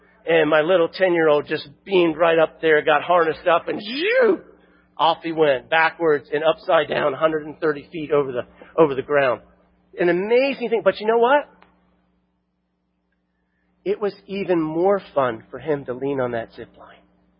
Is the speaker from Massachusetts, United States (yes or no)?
no; Florida, United States; I grew up in Florida and did a lot of fishing, and we'd often go to the flats near the Skyway and Fort DeSoto